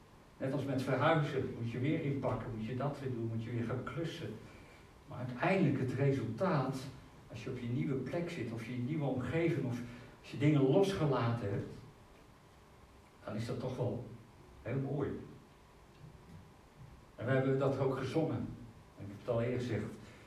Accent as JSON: {"language": "Dutch", "town": "Zeist", "region": "Utrecht", "country": "Netherlands", "tie": "born or raised there", "lives_now": "Nijkerk, Netherlands", "said": "Ik ben geboren in Zeist. Ik ben opgegroeid. Ik heb er jaren gewoond. Naar school geweest. Voetbalvereniging. Noem maar op. Kerk. Alles. En toch in die 4 jaar, 5 jaar dat we nu in Nijkerk wonen"}